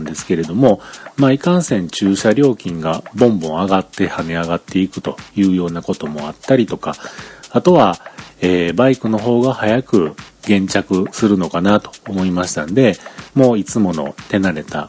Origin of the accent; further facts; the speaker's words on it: Kyoto, Japan; 地元京都でせっかくね、オープンされるということなので